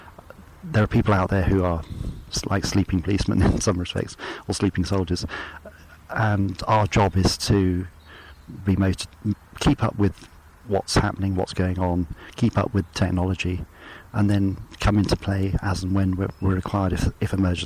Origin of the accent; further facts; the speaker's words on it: Bournemouth, South West England, United Kingdom; born there; I was born in Bournemouth